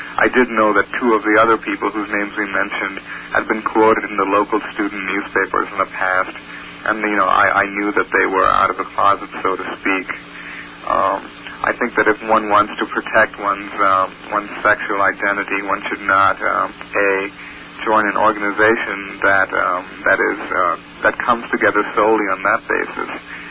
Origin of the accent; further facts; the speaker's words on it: Mumbai, Maharashtra, India; moved away as an adult; now in United States; I myself happen to be a minority. I'm originally from Bombay, and I've lived in this country for 3 years.